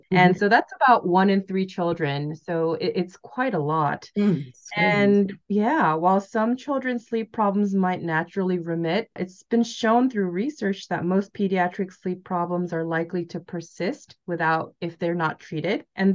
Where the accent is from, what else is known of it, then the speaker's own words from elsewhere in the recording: South Korea; I'm from Korea